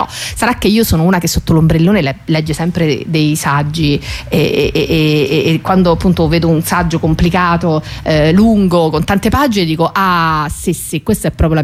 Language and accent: Italian; Rome, Lazio, Italy; non sono milanese, si sente, milanese e si sente, sono proud romana, anzi, come direbbe qualcuno della redazione, proud burina.